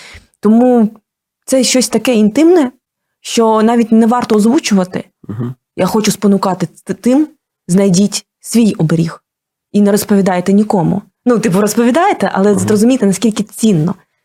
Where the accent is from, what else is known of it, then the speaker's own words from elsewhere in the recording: Kharkiv, Kharkiv Oblast, Ukraine; first language ru; Я не пишаюся тим, але я вирісла в Харкові, в російськомовній родині